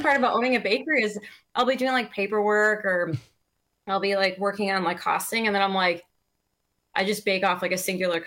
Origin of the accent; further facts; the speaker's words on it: Chicago, Illinois, United States; Well, it's funny because I'm from Chicago, and so it's been kind of a unique shift where it's like, yeah, like we like butter and cheese in Chicago too.